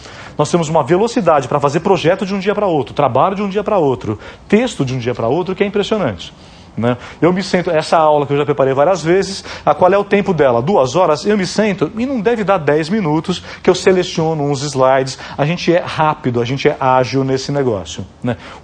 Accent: São Paulo, Brazil; O que é que, como legítimo paulistano, né, que eu sou, eu aprendi a fazer?

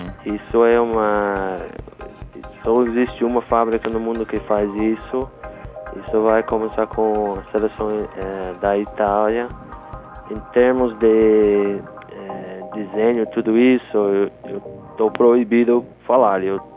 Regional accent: United States; Portuguese is a second language; Eu sou americano e eu tenho muito pergunta de meus amigos americanos

